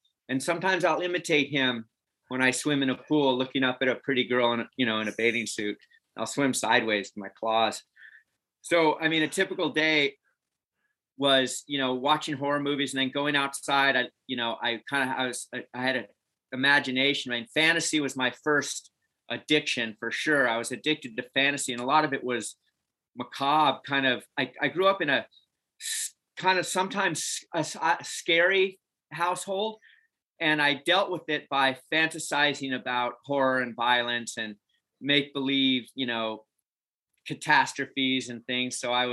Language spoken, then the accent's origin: English; Carmel, California, United States; born there; I was born in Carmel, California, which is considered Northern California. It's up near San Francisco.